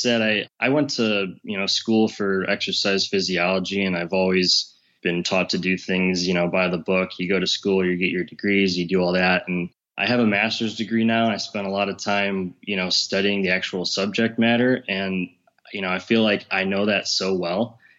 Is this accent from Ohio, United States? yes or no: yes; Cleveland, Ohio, United States; I'm from Cleveland, Ohio